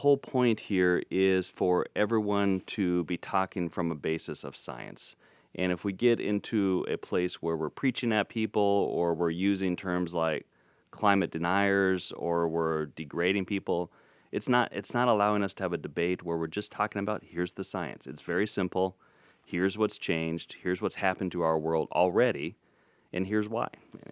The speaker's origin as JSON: {"language": "English", "town": "Denver", "region": "Colorado", "country": "United States", "moved": "yes", "lives_now": "Atlanta, United States", "said": "Well, I'm a transplant from Denver, so I have to say it's been a bit of an adjustment to look at the difference in snow levels and how the cities respond. But I've come to really love Atlanta."}